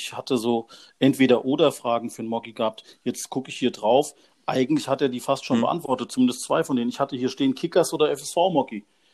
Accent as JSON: {"language": "German", "region": "Istanbul", "country": "Turkey", "said": "Und ich bin in Istanbul geboren, Türke."}